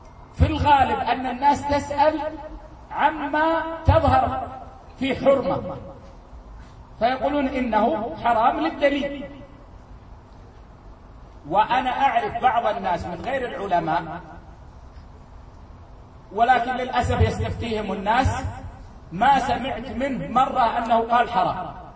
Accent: Kuwait; عندنا في الكويت الناس تعودت

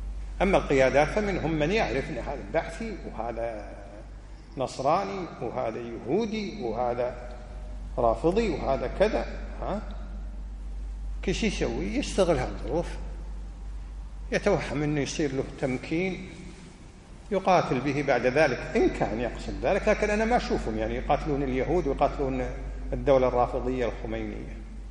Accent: Kuwait; إذا كان عندنا في الكويت واحد من هذيل اللي مسوي نفسه مع القاعدة

